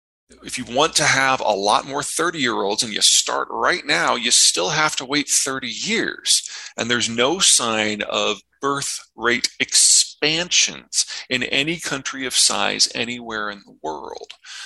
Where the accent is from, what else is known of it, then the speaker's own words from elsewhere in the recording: United States; I'm obviously American and therefore capitalist by definition.